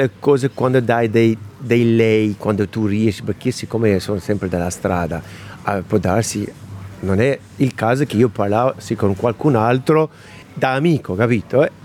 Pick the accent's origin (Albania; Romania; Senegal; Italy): Albania; li faccio anche mi sono albanese